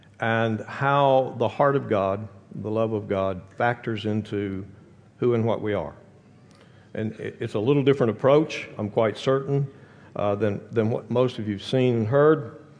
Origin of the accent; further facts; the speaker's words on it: Texas, United States; accent: Texas; I come from Texas. You may or may not recognize a Texas accent.